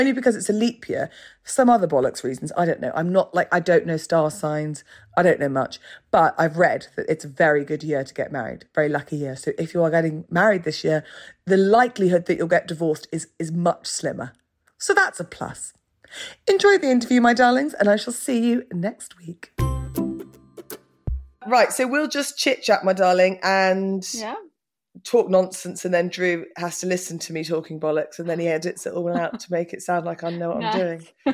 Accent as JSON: {"language": "English", "region": "West Midlands", "country": "United Kingdom", "said": "I'm from Herefordshire, where the SAS are based."}